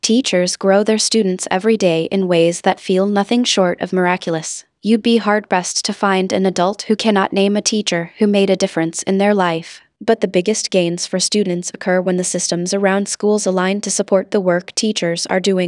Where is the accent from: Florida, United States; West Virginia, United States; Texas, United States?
West Virginia, United States; In my home state of West Virginia, that frustration has helped fuel support for the Hope Scholarship